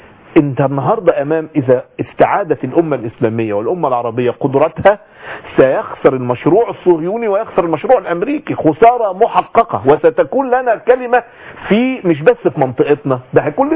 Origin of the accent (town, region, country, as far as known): Egypt